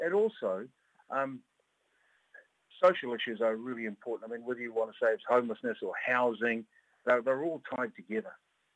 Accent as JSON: {"language": "English", "town": "Otara", "region": "Auckland", "country": "New Zealand", "tie": "born or raised there", "said": "I've lived in Auckland most of my life. I grew up in Otara."}